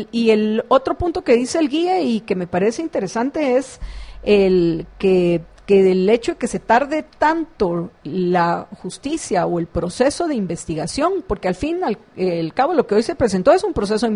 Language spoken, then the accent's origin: Spanish; Guatemala; impuestos de nosotros, los guatemaltecos, quienes pagamos impuestos en Guatemala